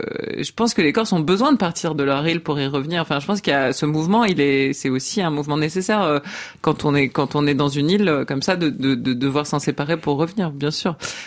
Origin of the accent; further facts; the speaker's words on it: Corsica, France; Donc, moi, je me sens corse, ouais.